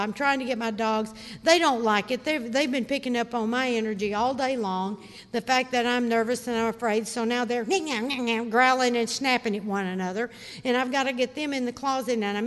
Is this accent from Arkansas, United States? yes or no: yes; Arkansas, United States; Well, I was raised in Arkansas. We're in the middle of what is known as Tornado Alley.